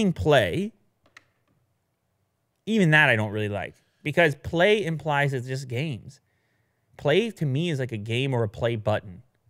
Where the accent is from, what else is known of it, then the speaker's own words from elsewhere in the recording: Canada; I'm a hockey player. Mm. I'm from Canada